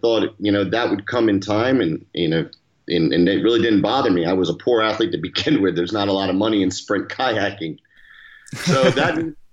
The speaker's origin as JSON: {"language": "English", "region": "New Jersey", "country": "United States", "tie": "born or raised there", "said": "I grew up in New Jersey. My family actually – my mother's actually from England, and my dad is from Croatia. And so basically growing up in the south, outside of Philadelphia"}